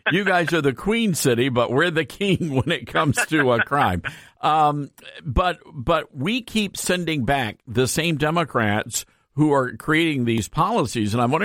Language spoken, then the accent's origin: English; Memphis, Tennessee, United States; is much like what we have seen in my hometown of Memphis, Tennessee.